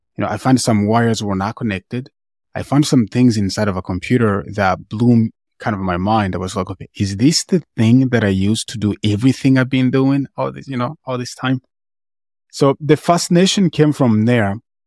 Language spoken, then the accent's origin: English; Tanzania; I'm from East Africa, Tanzania.